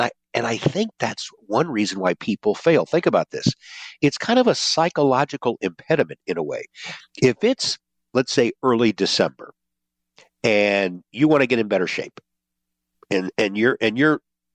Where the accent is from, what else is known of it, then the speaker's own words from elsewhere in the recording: St. Louis, Missouri, United States; Actually, the weather is about the same as what you all have back in my hometown of St. Louis.